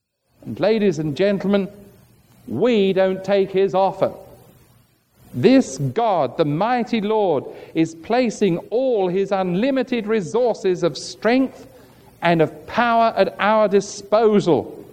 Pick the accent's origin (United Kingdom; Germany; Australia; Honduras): United Kingdom; England; now in United States; I came from England. All of our electricity is 220.